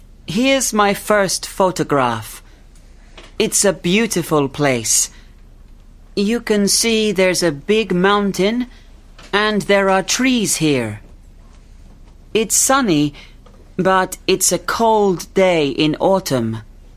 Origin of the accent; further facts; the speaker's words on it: Samsun, Turkey; I'm from Samsun. Samsun is in Turkey. I'm Turkish. And Samsun's a city by the Black Sea.